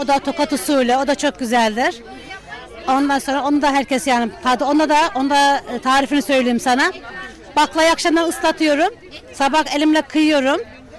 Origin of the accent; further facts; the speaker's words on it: Sivas, Turkey; Ben Sivaslıyım canım. Ama yıllardır buradayım. 19 yıldır burada oturuyorum.